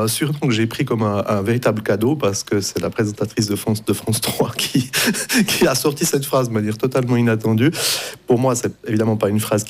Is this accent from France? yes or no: no; Romandy, Switzerland; il y a des auteurs chez nous, en Suisse romande, qui écrivent des trucs pas si mal.